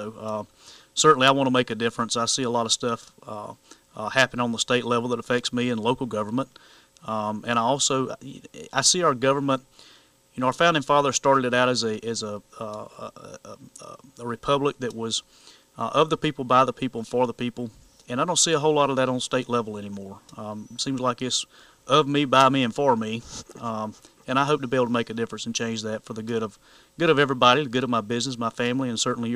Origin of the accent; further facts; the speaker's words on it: Williamston, United States; I'm born and raised in Williamston, and lived there all of my life, with the exception of the time I spent in the military